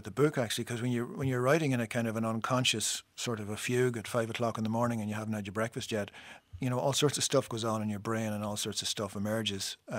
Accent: Northern Ireland, United Kingdom; When we were kids growing up in Fermanagh

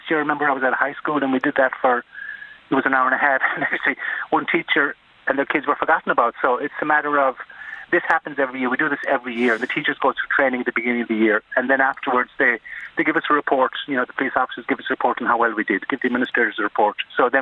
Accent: Dunmore, Connacht, Ireland; moved away as an adult; now in San Antonio, United States; I'm from Damore County, Galway. I worked in Tuam for 6 years in the presentation as a high school music teacher. Then I moved over to San Antonio in 1987

